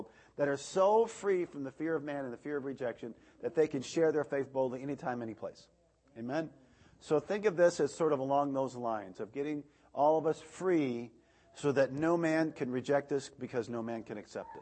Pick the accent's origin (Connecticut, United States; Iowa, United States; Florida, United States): Iowa, United States; I'm from Iowa. Hold the applause. Hold the applause. I don't know. I don't think I'm really a true Iowan, I guess, or Iowegian or whatever they call us there.